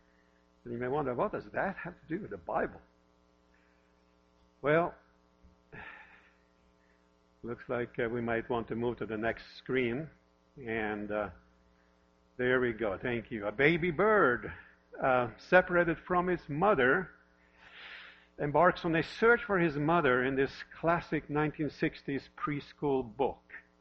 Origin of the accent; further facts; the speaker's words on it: Norway; now in Park City, United States; I'm the pastor for this church. I'm originally from Norway, and I live here in Park City with my wife.